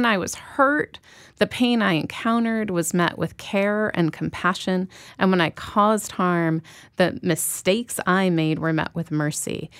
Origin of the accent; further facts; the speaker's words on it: Chicago, Illinois, United States; I grew up in Chicago in the time that I now understand historically is when mass incarceration was getting its sea legs.